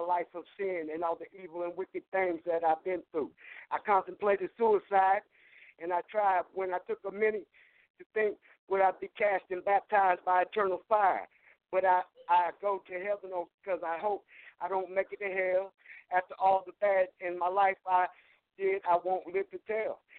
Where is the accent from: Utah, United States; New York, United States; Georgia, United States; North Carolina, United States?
North Carolina, United States; Fayetteville; I'm a rapper from Fayetteville, North Carolina.